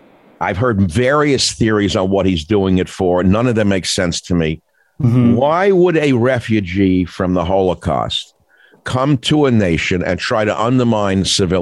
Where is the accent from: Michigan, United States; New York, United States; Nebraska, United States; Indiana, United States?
New York, United States; Oh, I grew up in New York. I had two friends that went down that road.